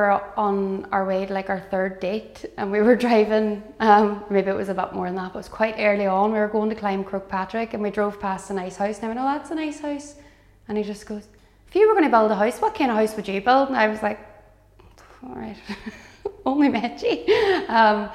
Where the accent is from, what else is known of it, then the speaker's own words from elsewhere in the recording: Derry, Northern Ireland, United Kingdom; So I'm from Derry City myself.